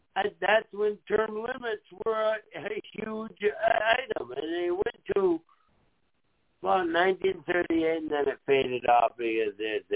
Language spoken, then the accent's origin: English; United States; I am an American. I have property, and I'm going to have fun. Because I'm an American citizen.